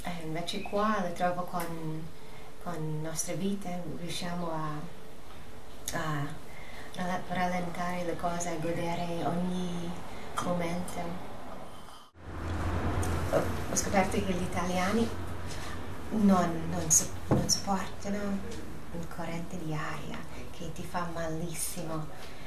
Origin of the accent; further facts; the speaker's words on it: New York, United States; Italian is a second language; moved away as an adult; now in Pinerolo, Italy; Arrivo dagli Stati Uniti, sono da New York. Ho vissuto tutta la mia vita a New York. E adesso sono un residente di Pinerolo.